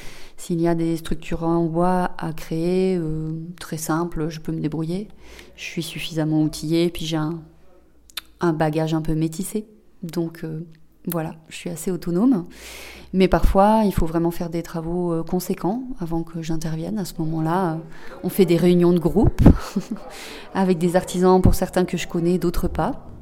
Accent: Nouvelle-Aquitaine, France; je viens du Bordelais, au départ, dans les vignes. Et j'ai quitté cet espace parce que pour moi, ça manquait d'arbres.

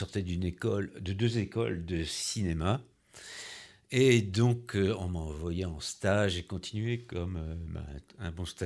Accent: Brest, Brittany, France; Oui, chez moi, à Brest.

